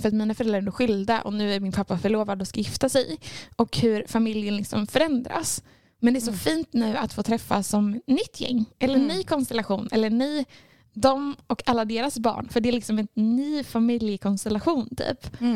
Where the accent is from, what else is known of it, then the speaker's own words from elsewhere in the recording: Norrtälje, Stockholm County, Sweden; now in Gothenburg, Sweden; Jag ska åka hem till Norrtälje där jag kommer ifrån idag.